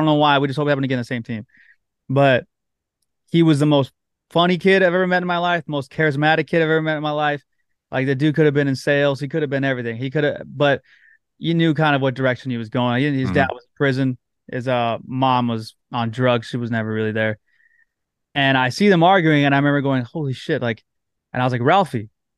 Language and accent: English; Whittier, California, United States; I grew up in Whittier, California, but I played baseball in Pico Rivera.